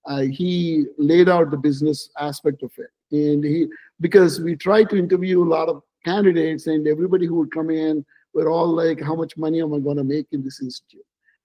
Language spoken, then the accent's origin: English; Hyderabad, Telangana, India; my hometown that I grew up in Hyderabad, India.